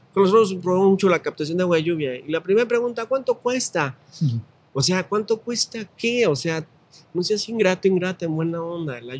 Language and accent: Spanish; Mexico; como pueblo mexicano